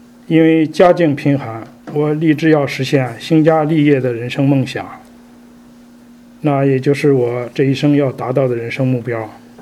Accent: China; 我是出生在中国一个贫穷的农民家庭，从小接受无神论的教育

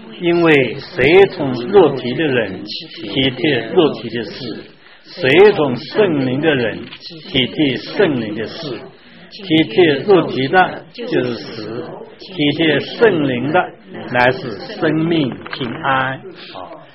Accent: China; 像我们本来不是犹太人嘛啊，哎，我们是中国人，是汉族人啊

